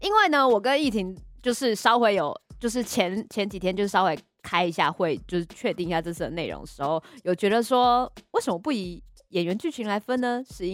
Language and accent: Chinese; Taipei, Taiwan; 就是我爸爸是屏东人，嗯，对，但是他就是在台北生下我啊，所以我其实算是台北人。